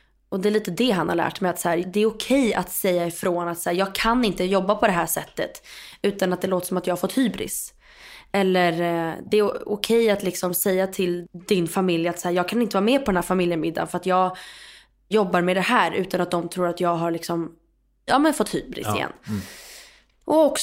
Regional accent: Stockholm, Stockholm County, Sweden; born or raised there

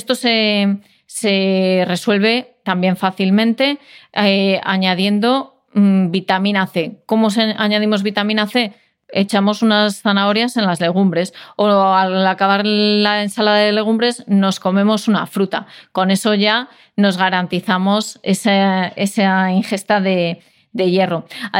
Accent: Castile and León, Spain; tú como asturiana, yo como leonesa, tenemos ahí ese vínculo con este tipo de alimentos

